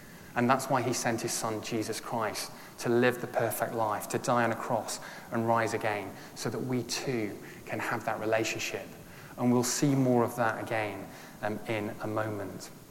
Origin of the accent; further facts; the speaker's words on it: Yorkshire and the Humber, United Kingdom; accent: northern; And quite a northern, because I'm from Yorkshire, but not stronger accent as my wife.